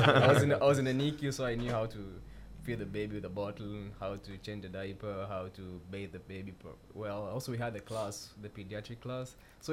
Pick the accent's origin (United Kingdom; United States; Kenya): Kenya; Running in Kenya is casual. When you're young, you just run everywhere.